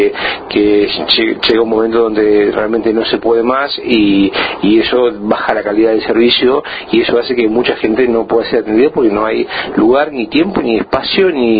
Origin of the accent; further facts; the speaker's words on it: Buenos Aires, Argentina; Yo vengo de Buenos Aires